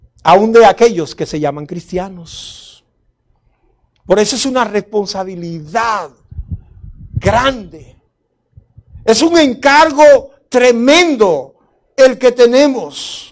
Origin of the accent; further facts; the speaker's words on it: Dominican Republic; Yo soy de República Dominicana.